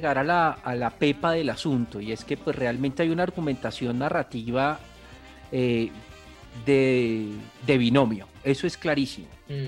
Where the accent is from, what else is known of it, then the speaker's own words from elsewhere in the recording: Colombia; los cuatro que estamos hablando aquí somos colombianos